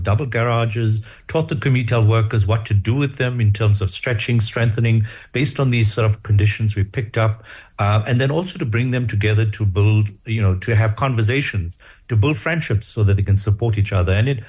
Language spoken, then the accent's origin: English; Chiawelo, Gauteng, South Africa; I'm from Chiauelo to even, let's say, Diepsloot